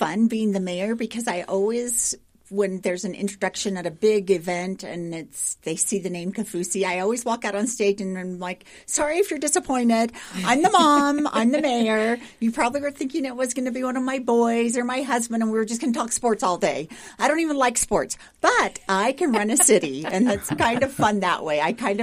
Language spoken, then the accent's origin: English; Provo, Utah, United States; Being born and raised in Provo and a single mom and seven kids, we didn't even know if we would get to go to college